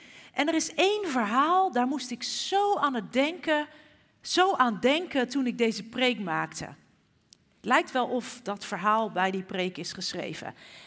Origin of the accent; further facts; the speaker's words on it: Almere, Flevoland, Netherlands; Ik kom uit Almere.